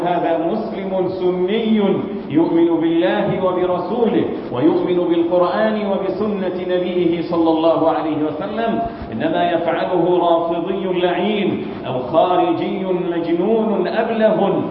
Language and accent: Arabic; Egypt; accent: Egyptian; دارجتنا المصرية